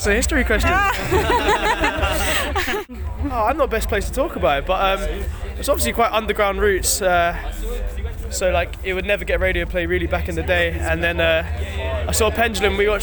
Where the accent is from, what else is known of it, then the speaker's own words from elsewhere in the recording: London, United Kingdom; because obviously like I'm from London, so it's like huge in London